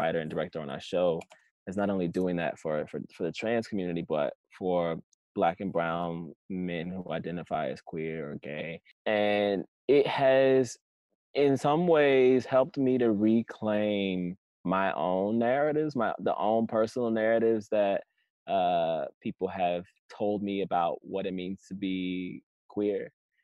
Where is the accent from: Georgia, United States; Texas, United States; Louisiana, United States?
Georgia, United States; also born or lived in Pensacola; And because I'm from the South, I grew up in Georgia and in Pensacola, Florida. And because I'm Southern, I have Southern roots